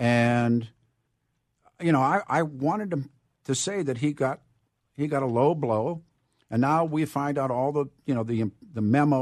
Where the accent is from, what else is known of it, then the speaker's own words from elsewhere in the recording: Pittsburgh, Pennsylvania, United States; I mean, I grew up in Pittsburgh. I mean, it speaks for itself.